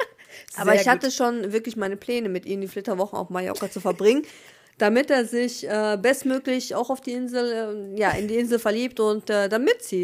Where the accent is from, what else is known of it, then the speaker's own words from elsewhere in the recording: North Rhine-Westphalia, Germany; Ich komme aus NRW, Nähe Oberhausen, aber ich bin ja gebürtig Südländerin. Ich komme ja gebürtig aus dem warmen, schönen Libanon.